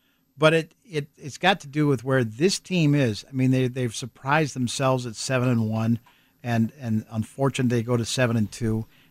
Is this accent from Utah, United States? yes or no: no; California, United States; 70 degrees. I'm from California.